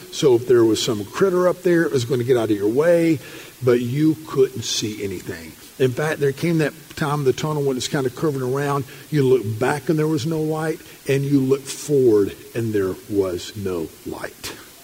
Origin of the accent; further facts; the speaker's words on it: Nashville, Tennessee, United States; I grew up in Nashville, and it just kind of ran along it